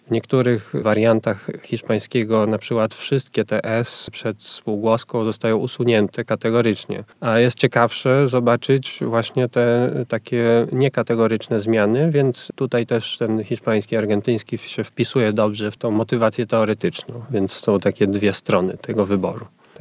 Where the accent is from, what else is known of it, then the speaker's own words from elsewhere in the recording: Olsztyn, Warmian-Masurian Voivodeship, Poland; Jestem z Olsztyna, więc to też jest pewien naturalny kierunek.